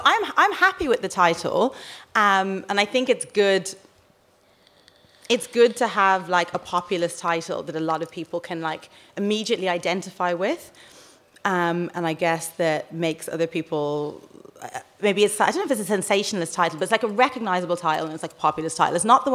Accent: Dublin, Leinster, Ireland; moved away; I grew up in Rialto, yeah.

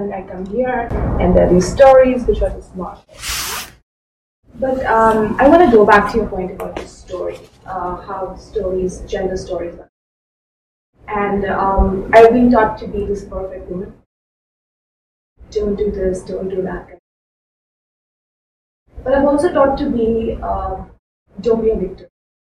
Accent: India; moved away as an adult; now in New York, United States; I was born and brought up in India.

